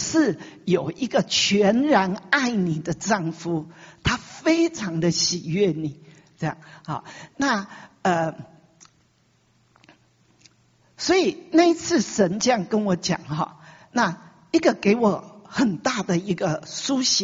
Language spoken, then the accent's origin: Chinese; Taiwan; 因为我们台湾人，在日本式爸爸妈妈都在日本式的教育底下是比较严厉